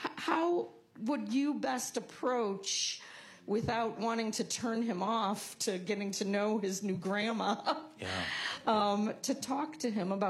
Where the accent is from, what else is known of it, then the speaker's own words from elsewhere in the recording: Morton Grove, Illinois, United States; from Morton Grove.